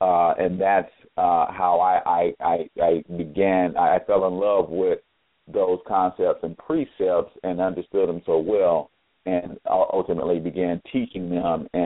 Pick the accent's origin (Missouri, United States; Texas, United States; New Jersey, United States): Missouri, United States; St. Louis; also born or lived in Tupelo, Mississippi; fourth born of six children, raised by a single mom here in the St. Louis metropolitan area, although I was born in Mississippi, Tupelo to be exact.